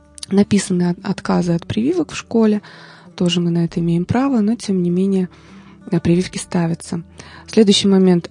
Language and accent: Russian; Tolyatti, Samara Oblast, Russia; Тоже я вот из Тольятти родом